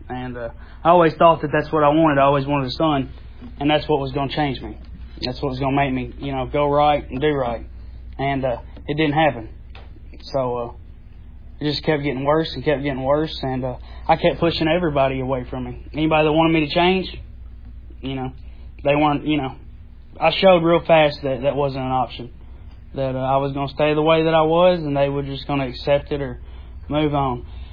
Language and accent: English; Tennessee, United States; Like you said, I'm from Tennessee. I grew up in a split home.